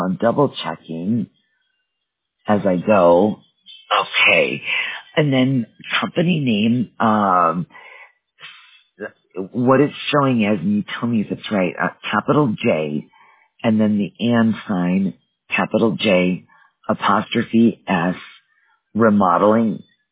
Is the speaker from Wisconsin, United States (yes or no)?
yes; Wisconsin, United States; now in Colorado, United States; I live in Colorado now, but I grew up in Wisconsin where we had good ice and we did ice fishing.